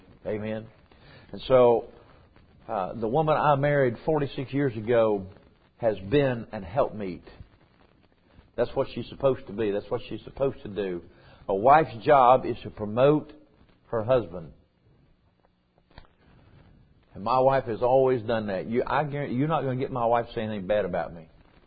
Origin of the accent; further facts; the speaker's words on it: United States; And I'm proud to be an American.